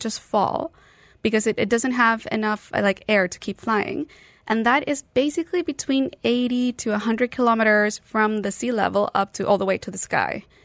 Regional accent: Chile; I'm Chilean. I'm from South America. So I always get this question.

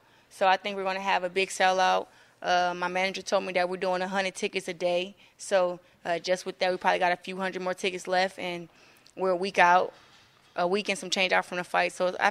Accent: Flint, Michigan, United States; I'm fighting for a 3-division world championship to become the fastest boxer ever in my hometown. I feel like Flint will be uplifted by that.

